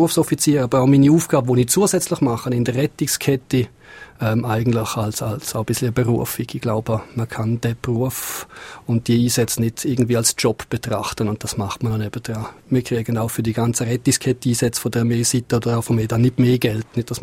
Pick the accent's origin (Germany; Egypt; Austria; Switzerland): Switzerland; Man tritt als Schweizer auf, vertritt sein Land dort.